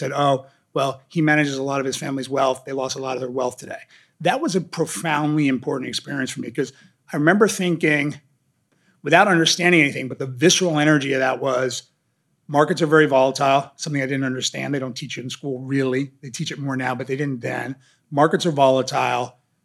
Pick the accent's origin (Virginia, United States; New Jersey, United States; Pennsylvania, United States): New Jersey, United States; You know, I was a kid from New Jersey.